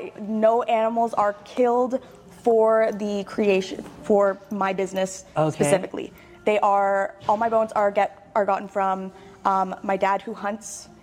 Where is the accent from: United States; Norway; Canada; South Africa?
Canada; Fort McMurray, Alberta; Born and raised in Fort McMurray.